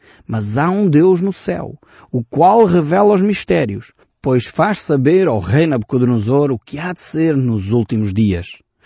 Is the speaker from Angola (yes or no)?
no; Portugal; eu também sou português de gema, um português com o pessimismo e tudo incluído.